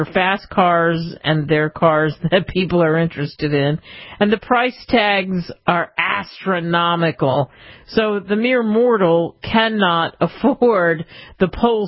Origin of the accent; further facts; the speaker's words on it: East Coast, United States; also born or lived in various; maybe it's probably partly growing up in the East Coast, I'm not sure, but I've lived all over the place.